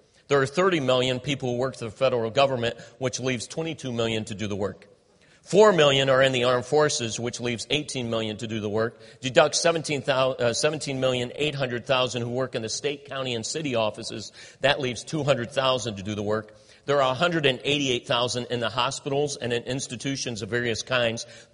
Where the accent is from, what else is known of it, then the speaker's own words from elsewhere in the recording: Youngstown, Ohio, United States; and I know I'm from Ohio. I hope that he is, well, Youngstown.